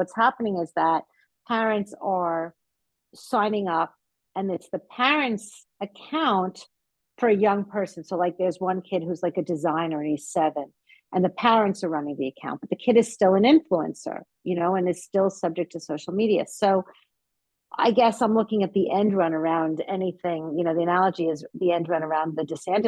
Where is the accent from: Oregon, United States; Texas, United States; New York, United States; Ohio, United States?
New York, United States; I'm also a New Yorker watching everyone move to Florida